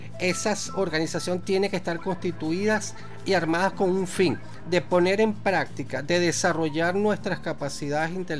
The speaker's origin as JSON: {"language": "Spanish", "country": "Venezuela"}